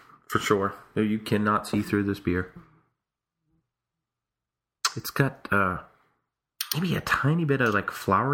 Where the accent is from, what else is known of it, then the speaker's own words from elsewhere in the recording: Massachusetts, United States; I'm from Essex County, which is part of...